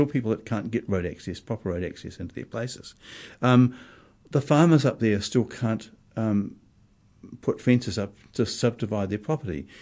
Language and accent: English; Wellington, New Zealand; I came up from Wellington. I'm a refugee from that part of the world, and thank God I am.